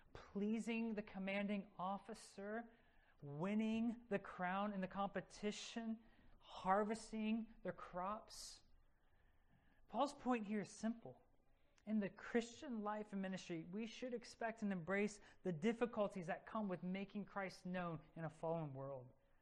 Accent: Philippines; I was not raised on a farm. I grew up in the Philippines

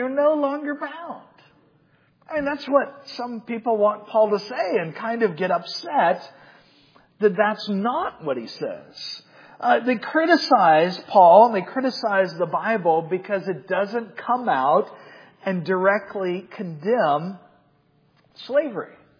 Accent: Georgia, United States; I grew up in Georgia, in the South, and so clearly that's the heart of where slavery was in the U.S.

